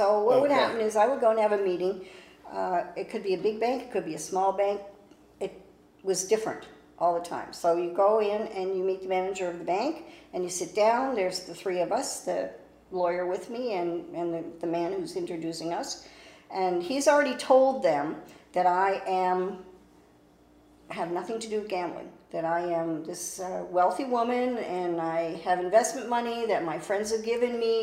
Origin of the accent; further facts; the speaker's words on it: Canada; being Canadian, being an older woman